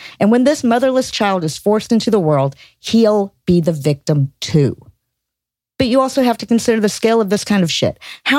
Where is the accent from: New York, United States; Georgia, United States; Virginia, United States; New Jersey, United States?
Georgia, United States; brewing in my home state of Georgia